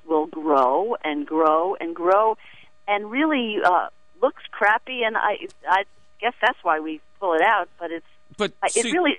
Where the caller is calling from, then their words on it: Harleysville, Pennsylvania, United States; I'm calling from Harleysville, Pennsylvania.